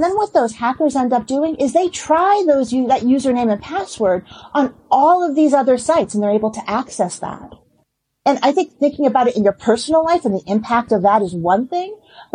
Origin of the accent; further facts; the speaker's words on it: Boston, Massachusetts, United States; And I am from Boston, so it is about the Red Sox.